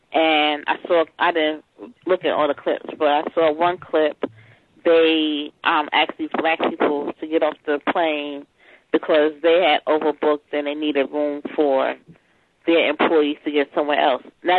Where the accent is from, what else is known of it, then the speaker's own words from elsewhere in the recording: New York City, New York, United States; because New York City schools, I'm from New York, usually starts after Labor Day.